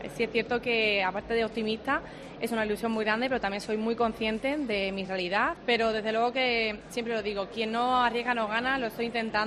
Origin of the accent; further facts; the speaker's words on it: Huelva, Andalusia, Spain; Primera mujer onubense en recibir el honoris causa aquí en la Universidad de Huelva, en mi tierra, con toda mi gente, rodeada de mi familia y amigos.